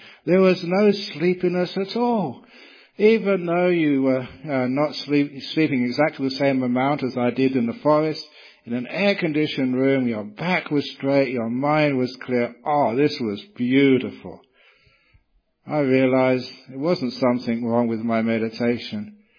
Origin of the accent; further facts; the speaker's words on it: London, United Kingdom; born there; Now you know I was born in London.